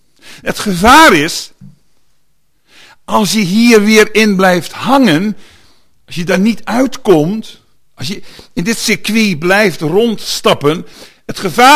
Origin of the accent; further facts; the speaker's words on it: Netherlands; Daar zitten we als Hollanders helemaal goed.